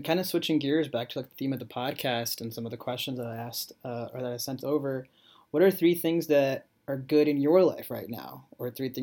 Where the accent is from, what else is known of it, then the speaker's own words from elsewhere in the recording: Arizona, United States; growing up, I grew up in Arizona, and our neighbor's dog, who I never grew up with a pet myself